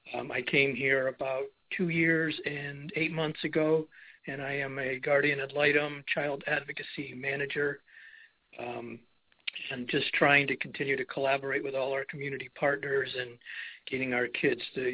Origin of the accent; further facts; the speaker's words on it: Massachusetts, United States; moved away as an adult; now in Florida, United States; Yes. I'm from Massachusetts. I graduated from the University of Massachusetts with a degree in psychology. I worked up there in adult mental health for a lot of years, inpatient and outpatient, and then I moved to Florida in 1997.